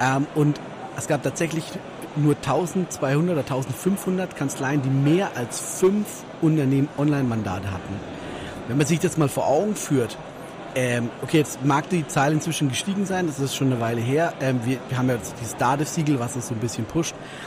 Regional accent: Germany; Also ich weiß auch, dass wir natürlich als Deutsche da so ein bisschen dazu neigen auch

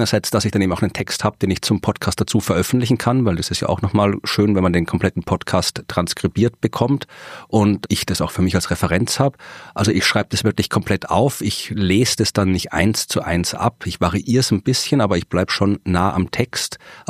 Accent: Austria; dass ich als Österreicher diese Podcasts mache.

